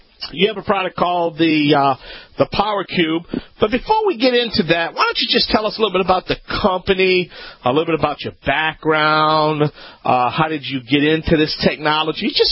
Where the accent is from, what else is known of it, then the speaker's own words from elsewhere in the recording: Louisiana, United States; That's right. I am the Cajun man from the Bayou Land. I'm the originator.